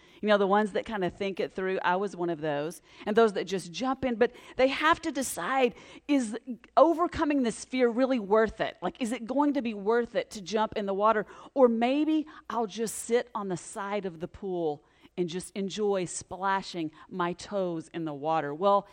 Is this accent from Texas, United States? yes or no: yes; Texas, United States; It's just a little bit warm for the Northwest. And I grew up in Texas, but I'm telling you, this is hot.